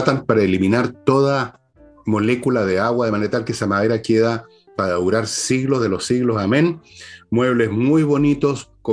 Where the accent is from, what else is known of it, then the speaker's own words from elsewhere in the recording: Chile; aquí estamos hablando de como chilenos que viven en la zona centro del país